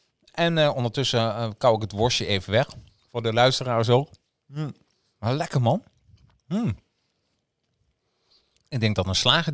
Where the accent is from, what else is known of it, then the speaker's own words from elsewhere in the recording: Netherlands; We zijn natuurlijk als Nederlanders een beetje pro-westers.